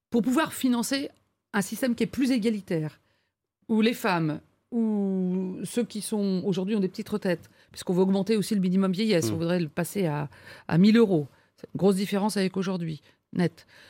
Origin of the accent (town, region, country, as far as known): France